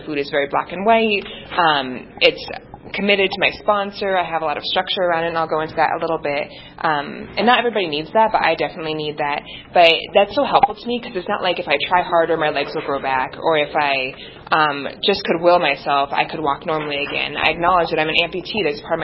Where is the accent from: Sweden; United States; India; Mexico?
United States; Broomfield, Colorado; I'm from Broomfield, so pretty local.